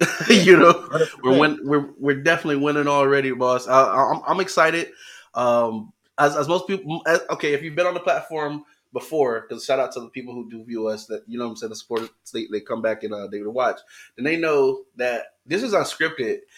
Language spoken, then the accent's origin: English; Florida, United States; Because I'm from Florida originally, so that heat, man, I love it.